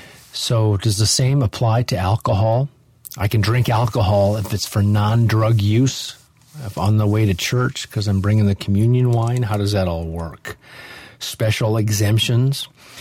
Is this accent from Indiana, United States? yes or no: no; Nebraska, United States; That's what we called it as a kid growing up in Nebraska.